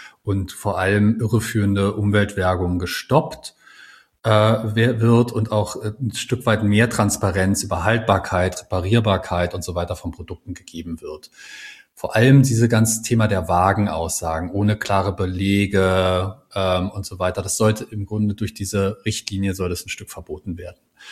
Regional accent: Berlin, Germany; und ich vor allem auch als Berliner, was es heißt, mit Behörden zusammenzuarbeiten.

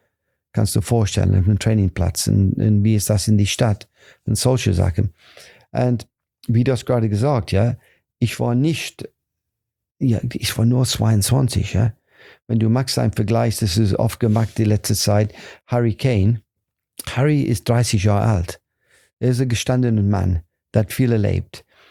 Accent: Nottingham, East Midlands, United Kingdom; German is a second language; Ich habe gesagt, und ich komme aus Nottingham eigentlich, ja.

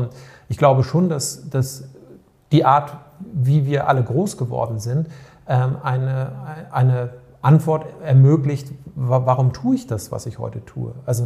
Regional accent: Northern Germany, Germany; ich bin im Norden groß geworden.

